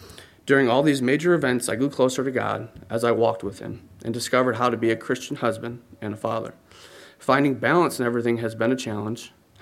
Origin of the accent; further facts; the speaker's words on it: Buffalo, New York, United States; So I'm from Buffalo, New York. Yes, there was a lot of snow. Yes, I had to shovel it. And no, I've never been to New York City.